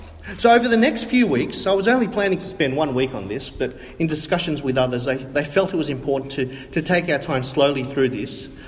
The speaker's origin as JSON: {"language": "English", "country": "Australia", "said": "I, as an Australian, as a foreigner"}